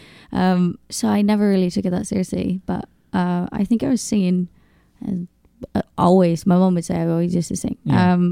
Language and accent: English; Northern Ireland, United Kingdom; County Tyrone, but it's like, I live just literal